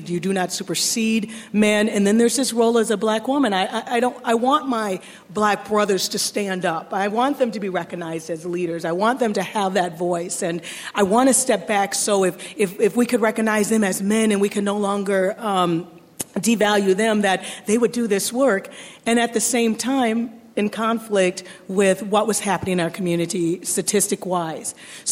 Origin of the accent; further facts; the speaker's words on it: Wisconsin, United States; Hi, everyone. … from Wisconsin, and I'm the one that's known to talk the most